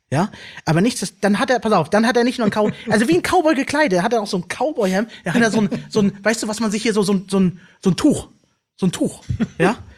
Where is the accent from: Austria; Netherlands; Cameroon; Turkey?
Turkey; also ich bin Türke